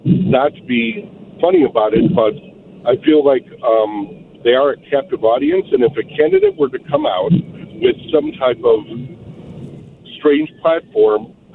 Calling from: Chicago, Illinois, United States; from Chicago, not Palm Springs.

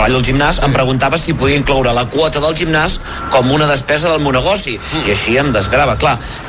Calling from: Sant Joan de les Abadesses, Catalonia, Spain; Aquí a Sant Joan de les Abadesses

